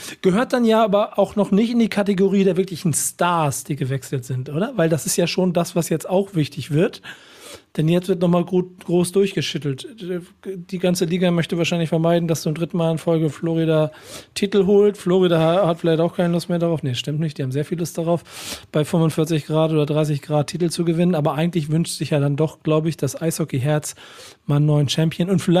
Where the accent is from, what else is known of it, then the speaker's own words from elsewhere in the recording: Munich, Bavaria, Germany; da komme ich ja her quasi.